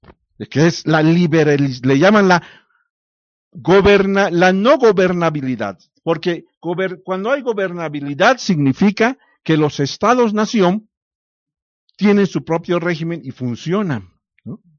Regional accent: Mexico

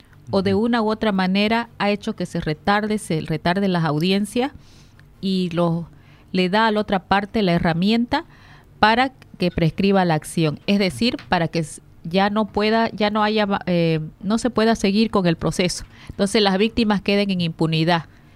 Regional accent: Santa Cruz, Bolivia; me ha dado esa experiencia y esa oportunidad de estar al lado de mi pueblo cruceño

